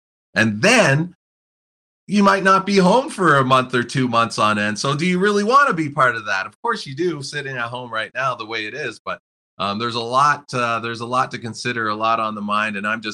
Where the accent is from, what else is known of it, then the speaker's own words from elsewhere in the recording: Stouffville, Ontario, Canada; My hometown is Stouffville, Ontario, which is just under an hour north of Toronto.